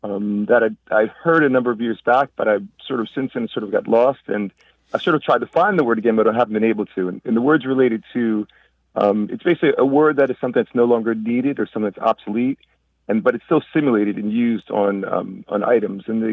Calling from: Rahway, New Jersey, United States; I'm calling from New Jersey, Rahway, New Jersey.

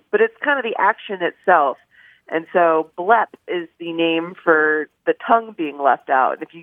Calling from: San Diego, California, United States; I'm calling from San Diego.

